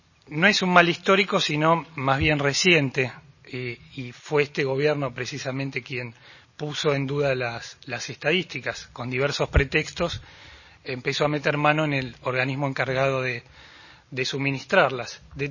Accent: Argentina; lo que pasa en mi país, en la Argentina

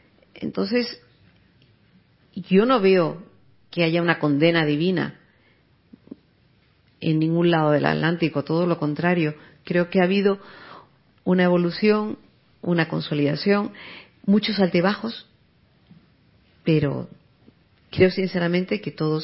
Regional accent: Spain; Pues yo vengo de España y vengo a preguntar, y yo sacaba mi pasaporte español

